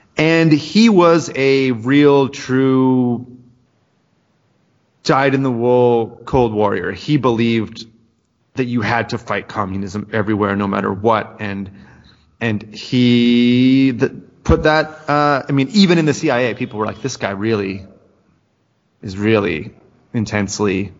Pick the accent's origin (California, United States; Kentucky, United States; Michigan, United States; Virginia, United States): California, United States; Los Angeles; I'm from Los Angeles, like, what if Moscow had bombed LA in 1954?